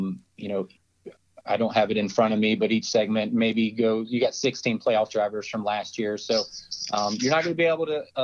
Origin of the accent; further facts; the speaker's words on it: Dayton, Ohio, United States; now in Charlotte, United States; But we are originally from Dayton, Ohio, and Findlay, Toledo area.